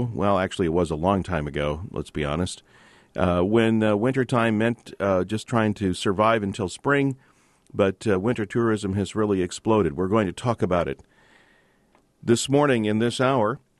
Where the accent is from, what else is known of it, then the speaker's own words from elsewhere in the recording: Hayward, Wisconsin, United States; But I grew up in Hayward in the early 60s.